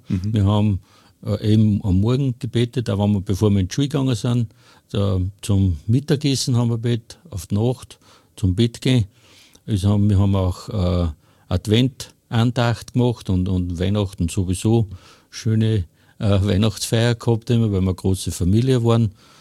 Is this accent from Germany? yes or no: no; Hofkirchen im Traunkreis, Upper Austria, Austria